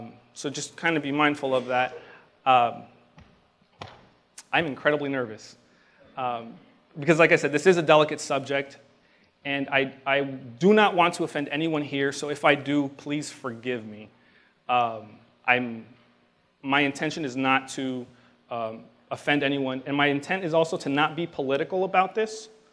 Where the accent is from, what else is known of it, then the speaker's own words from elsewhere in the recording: United States; born there; I am a first-generation American, being so my parents are immigrants, and then I was born in the United States.